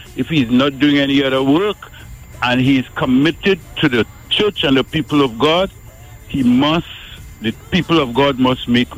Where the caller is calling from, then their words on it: Arima, Trinidad & Tobago; from Arima.